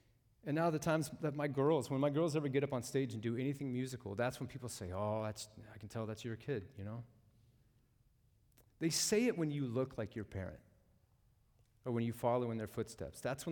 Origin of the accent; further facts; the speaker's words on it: the South, United States; I grew up in the South back in the 1980s.